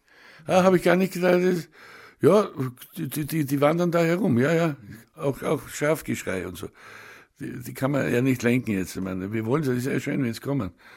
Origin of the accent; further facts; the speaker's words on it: Badersee, Bavaria, Germany; Ich bin in den Bergen aufgewachsen. Ich bin in Badersee geboren und aufgewachsen.